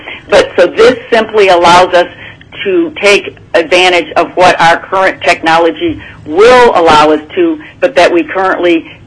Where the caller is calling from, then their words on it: Point Hope, Alaska, United States; the school I'm sitting in today, Point Hope, I'm calling from Point Hope, Alaska